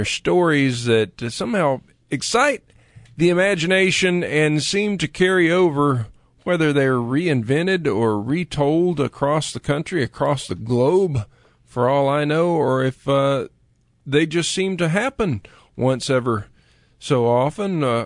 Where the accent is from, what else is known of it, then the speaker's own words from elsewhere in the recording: Florida, United States; And that was in the town where I grew up in Florida.